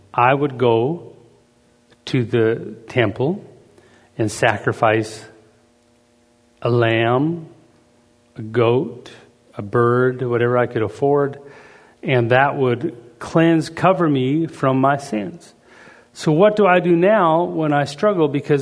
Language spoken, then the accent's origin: English; Canada; But I'm a Canadian guy, so when I come into America in the old days, they would find out you're a foreigner and they'd double check everything.